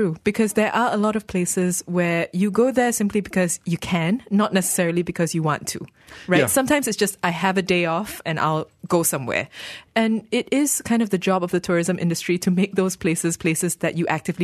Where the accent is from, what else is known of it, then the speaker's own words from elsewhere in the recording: Malaysia; Yeah, because it is remarkably diverse, even as a Malaysian travelling within.